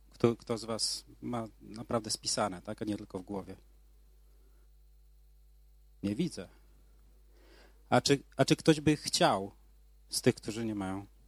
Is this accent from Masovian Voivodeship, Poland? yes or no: yes; Kobyłka, Masovian Voivodeship, Poland; ja jestem z Kobyłki